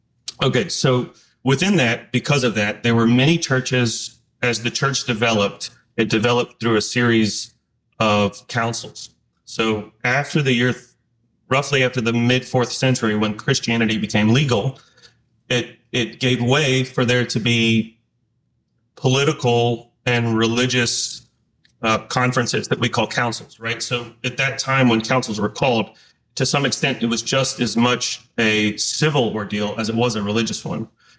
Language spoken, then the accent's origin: English; the South, United States; So I grew up in the South. I grew up in a family that was Middle Eastern, so half being Lebanese, the other half Palestinian.